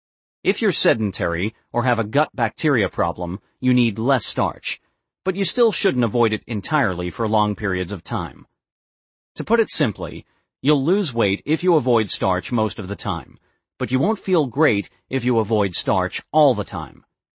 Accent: New Mexico, United States; I grew up in New Mexico harvesting my own pine nuts, and they were amazing.

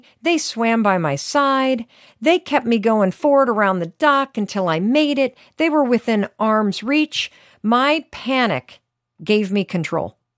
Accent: North Muskegon, Michigan, United States; So I grew up in Western Michigan, and we moved to this small town, North Muskegon, Michigan, when I was in the fourth grade.

